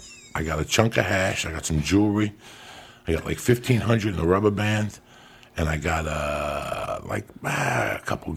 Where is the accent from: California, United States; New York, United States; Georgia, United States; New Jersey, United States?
New York, United States; New York City; So I grew up in New York City.